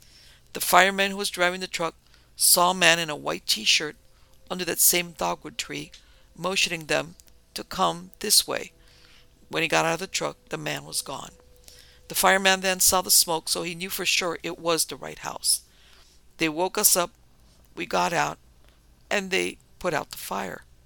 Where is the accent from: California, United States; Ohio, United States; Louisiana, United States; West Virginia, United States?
West Virginia, United States; Canova; I grew up in Canova, West Virginia, in a house that's been in my family for many, many years.